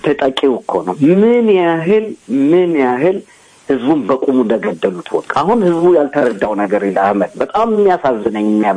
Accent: Addis Ababa, Ethiopia; እኔ አማራ ነኝ ብዬ ማላደኩም ያደኩት ያ 4 ኪሎ ልጅ ነኝ

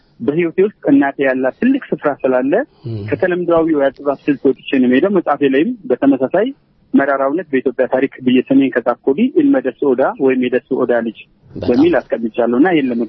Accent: Negele Borana, Oromia, Ethiopia; በቀድሞ ጊዜ ጡረታ የወጡ በአፄ ኃይለ ሥላሴ ጊዜ የጡረታ ሰፈር የሚባል ውስጥ ነው ያደግኩት ከዛም ውጪ 4ኛ ክፍለ ጦርና 12ኛ ክፍለ ጦር በነጌሌ ቦርና ከተማ ውስጥ ስለነበር ከዛም አልፎ ያደግኩት በገዳ ስርዓት ውስጥ በኦሮሞ የቦርና ገዳ ስርዓት ውስጥ

